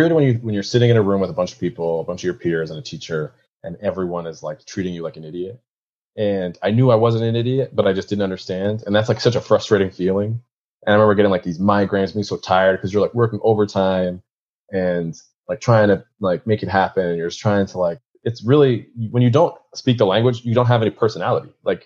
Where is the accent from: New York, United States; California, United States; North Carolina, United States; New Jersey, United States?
New York, United States; with my Catholic school background and, you know, growing up in New York, I knew how to speak English and say the Hail Mary in both languages.